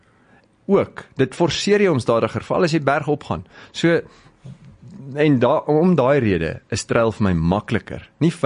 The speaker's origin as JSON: {"language": "Afrikaans", "region": "Free State", "country": "South Africa", "tie": "born or raised there", "said": "kom ons hardloop deur die Vrystaat. My tuisdorp is daar"}